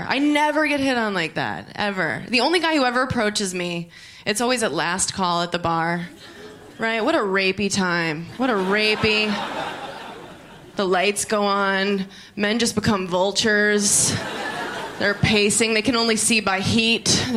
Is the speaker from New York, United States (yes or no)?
yes; New York, United States; But I'm from New York. Like, I lived there my whole life. But people always think I'm from the Midwest.